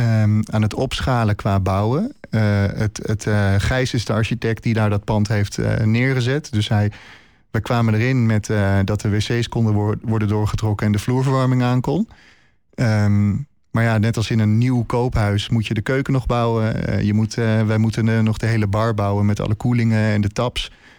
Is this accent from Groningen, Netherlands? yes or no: no; Hoofddorp, North Holland, Netherlands; now in Haarlem, Netherlands; Ik kom zelf uit Hoofddorp. Ik heb de eerste 24 jaar van mijn leven in Hoofddorp gewoond. Ik ben toen naar Haarlem verhuisd